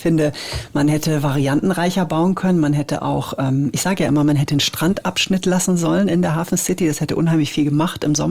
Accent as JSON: {"language": "German", "country": "Switzerland", "said": "Also ich bin ja Schweizerin eben auch selber."}